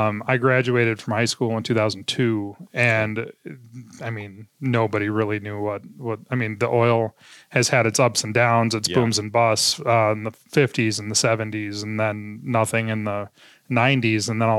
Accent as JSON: {"language": "English", "town": "Minot", "region": "North Dakota", "country": "United States", "tie": "born or raised there", "said": "growing up in Minot was one of those places where you didn't go home until the porch lights came on at night, right?"}